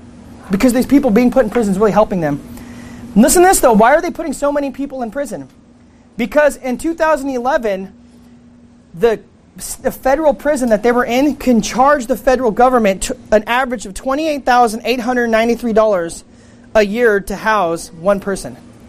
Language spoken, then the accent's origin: English; Grand Junction, Colorado, United States; In my hometown in Grand Junction, Colorado, they had these things called work release.